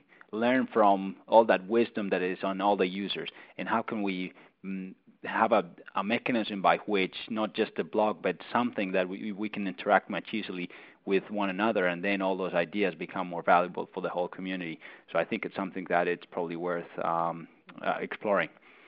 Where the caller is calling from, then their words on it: Australia; I'm calling you from Australia, so I guess I'm one of the listeners from furthest away.